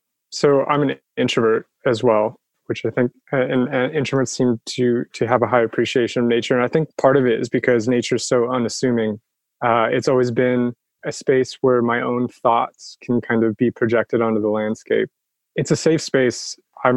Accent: San Jose, California, United States; although they're kind of in my backyard, I grew up in San Jose, I had not spent a lot of time in.

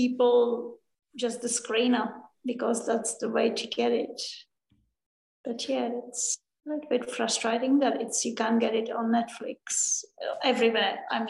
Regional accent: Australia; of course I'm Australian as well. And so it would be for me really good if it was released in my home country there, and also in America

